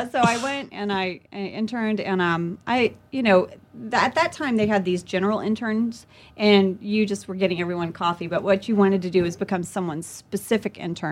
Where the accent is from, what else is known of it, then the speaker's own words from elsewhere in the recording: Lafayette, Louisiana, United States; born there; moved away; also born or lived in Jakarta, Indonesia; I was born in Lafayette, Louisiana. And then we moved to Jakarta, and then but my family's from Texas and Louisiana.